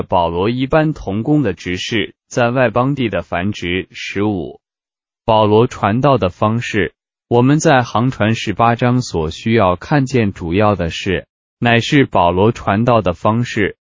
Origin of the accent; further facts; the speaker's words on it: Yantai, Shandong, China; 许多年前我在我的家乡烟台